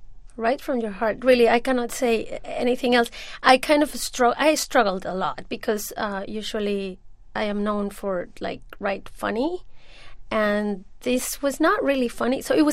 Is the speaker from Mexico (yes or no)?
yes; Mexico; English is a second language; when people in this country, I am from Mexico, when people hear the word margarita, they would think of a drink.